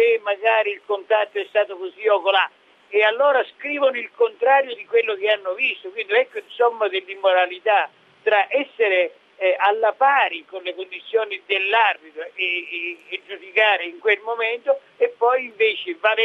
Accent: Calabria, Italy; molti miei compagni in Calabria, nel mio paesino, sono finiti in galera

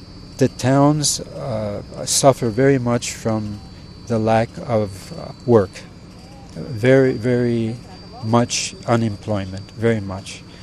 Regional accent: Troy, New York, United States; now in Valencia, Spain; I'm from Troy, New York, and I felt a certain identity because where I'm from is known for shirt and collars years ago in Troy, New York.

